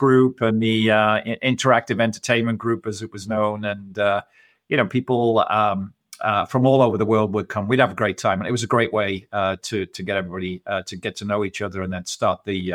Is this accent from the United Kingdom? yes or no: yes; Liverpool, North West England, United Kingdom; Now, I was born and bred in Liverpool. My dad had a pub in Liverpool. It was the late 50s, early 60s